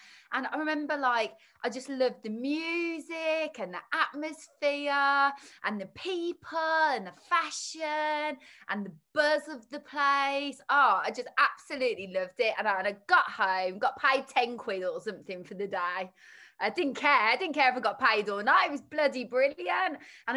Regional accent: Birmingham, West Midlands, United Kingdom; accent: Birmingham; I hope you can understand my dodgy Birmingham accent.

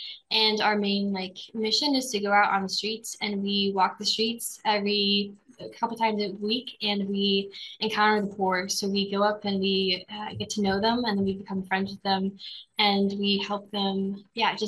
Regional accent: Toledo, Ohio, United States; I'm from Toledo, Ohio.

